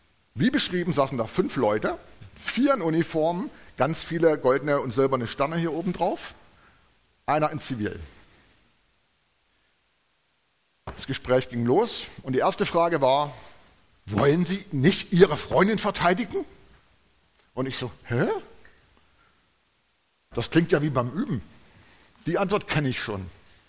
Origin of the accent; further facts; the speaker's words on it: East Germany, Germany; habe ich in einem Staat gelebt, den gibt es nicht mehr. Ich komme ja aus der DDR. Deutschland war früher mal geteilt, für die Venezolaner, die das vielleicht nicht wissen, und ich komme aus dem Teil, der später in den anderen Teil übergegangen ist.